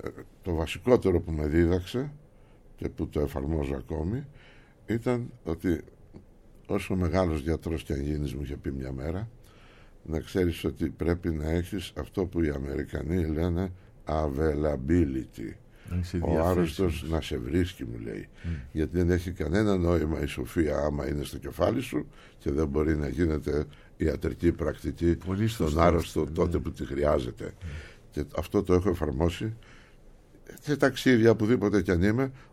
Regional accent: Athens, Attica, Greece; born there; Έχω γεννηθεί στην Αθήνα. Αστική οικογένεια, 4 αδέρφια είμαστε.

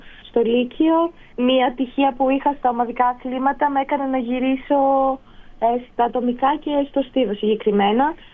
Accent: Ioannina, Epirus, Greece; επειδή είχα μείνει στα Γιάννενα στην πόλη μου, ήταν λίγο πιο εύκολο να συνδυάσω τον αθλητισμό με τις προπονήσεις, λόγω ότι ήταν μια μικρή πόλη

